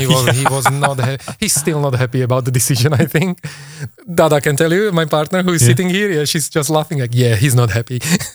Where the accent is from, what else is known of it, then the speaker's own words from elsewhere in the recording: Slovakia; English is a second language; and I'm from Slovakia.